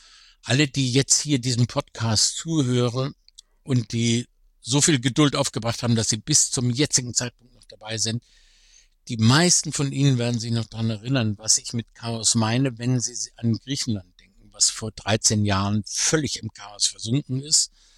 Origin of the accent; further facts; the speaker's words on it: Germany; Ich bin selber Deutscher